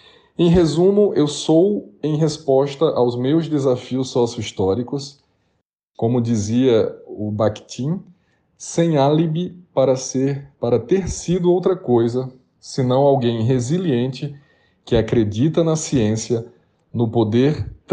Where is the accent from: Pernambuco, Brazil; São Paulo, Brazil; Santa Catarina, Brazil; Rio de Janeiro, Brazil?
Pernambuco, Brazil; Recife; born there; now in São Luís, Brazil; eu nasci na cidade do Recife, em Pernambuco, nordeste do Brasil, em 1978. Desde 2010, eu moro na cidade de São Luís, no estado do Maranhão, também na região Nordeste, e é por isso que me considero marambucano.